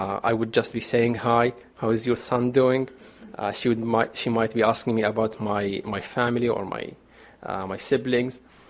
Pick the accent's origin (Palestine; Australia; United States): Palestine; Rafah, Gaza Strip; I come from Rafah refugee camp. It's in the far south, lies by the Egyptian border and the Israeli borders as well.